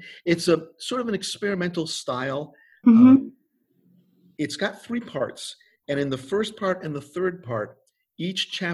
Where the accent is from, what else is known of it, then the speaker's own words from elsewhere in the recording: Connecticut, United States; moved away as an adult; now in Oregon, United States; I moved here from the Northeast back in 1989. Originally grew up in Connecticut.